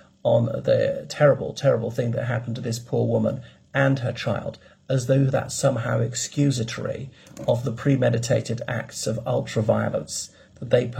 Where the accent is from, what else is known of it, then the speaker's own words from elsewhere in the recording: Ireland; from Ireland.